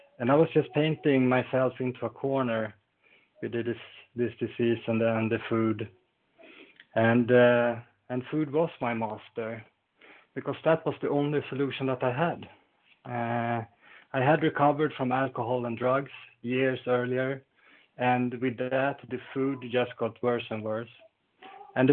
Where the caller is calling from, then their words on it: Falun, Dalarna County, Sweden; English is a second language; I'm a recovered compulsive overeater, and I'm calling in from Falun in Sweden.